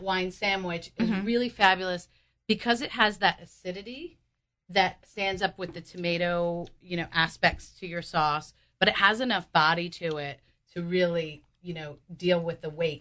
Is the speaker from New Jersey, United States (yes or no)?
yes; New Jersey, United States; I didn't grow up with a silver corkscrew in my mouth. I'm from Jersey, too.